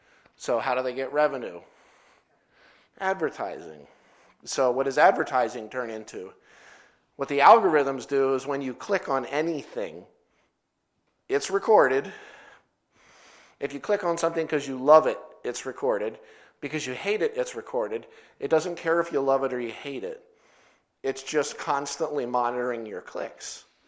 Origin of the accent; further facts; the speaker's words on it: New Jersey, United States; You know, I'm from New Jersey, and that was the state where back in the 50s they started flashing subliminal messages in the movie theaters.